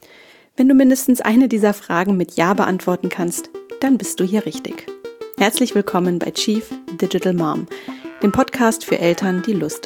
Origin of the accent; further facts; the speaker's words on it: Hamburg, Germany; ich bin ein echtes Nordlicht, geboren und aufgewachsen in Hamburg, der Stadt, der ich bis heute treu geblieben bin